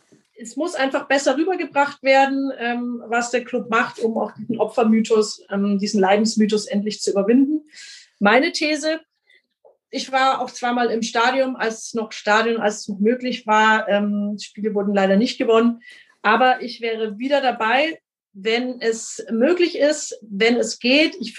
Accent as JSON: {"language": "German", "region": "Bavaria", "country": "Germany", "said": "bei uns in Franken und in Bayern"}